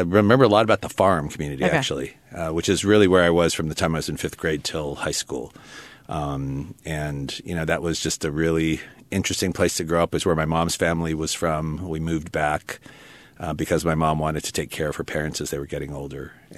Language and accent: English; Albuquerque, New Mexico, United States; also born or lived in China Lake; I was born in Albuquerque. And then we left for a period of time when I was really young, where my dad went to University of Utah for a graduate degree. Came out to China Lake.